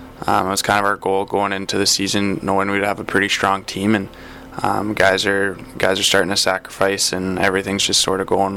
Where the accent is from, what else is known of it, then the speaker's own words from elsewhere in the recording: St. Albert, Alberta, Canada; The city I grew up in St. Albert